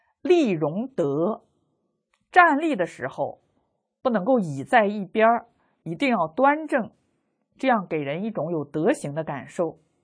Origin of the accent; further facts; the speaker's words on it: China; 显然是给我们中国人看的，是提醒中国人说话声音不要太大了。